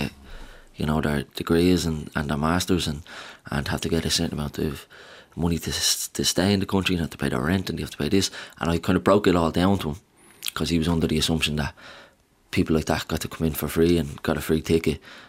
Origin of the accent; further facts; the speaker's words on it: Ballymun, Leinster, Ireland; You know, I'm from Ballymun and I'm a young man